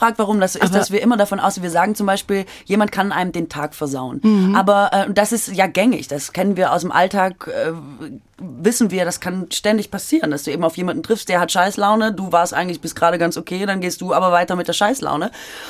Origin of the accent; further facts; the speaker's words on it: Baden-Württemberg, Germany; ich bin ja Schwäbin